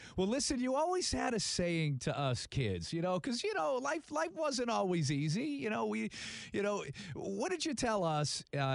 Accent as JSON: {"language": "English", "town": "Tewksbury", "region": "Massachusetts", "country": "United States", "tie": "born or raised there", "said": "And we grew up in Tewksbury, Massachusetts"}